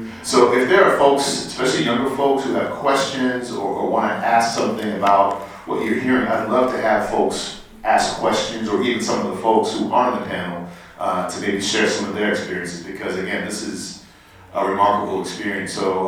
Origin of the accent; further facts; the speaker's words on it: Austin, Texas, United States; And I'm from Austin, but I have to tell you that I taught at E.O. Smith Educational Center in Fifth Ward